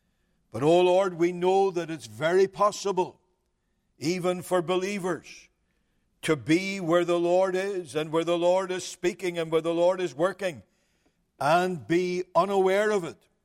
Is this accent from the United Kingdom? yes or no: yes; Northern Ireland, United Kingdom; It was 1978. I was visiting from Northern Ireland.